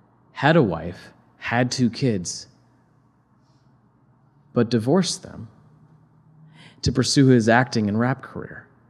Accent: Midwest, United States; Like I said, I come from the Midwest

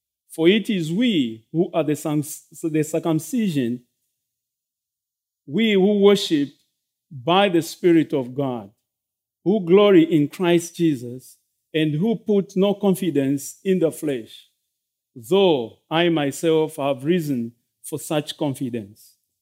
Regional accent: Zambia; now in United States; I'm from Zambia. Zambia is in the southern part of Africa, southern central Africa. My family is still in Zambia.

